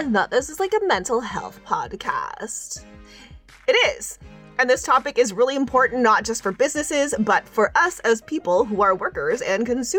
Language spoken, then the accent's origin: English; Philippines; We are Filipino friends.